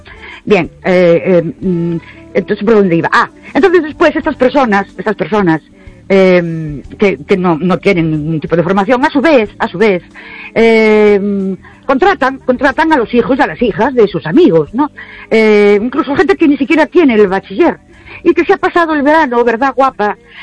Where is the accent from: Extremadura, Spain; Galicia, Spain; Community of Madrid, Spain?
Galicia, Spain; Ourense; Buenas noches … de Orense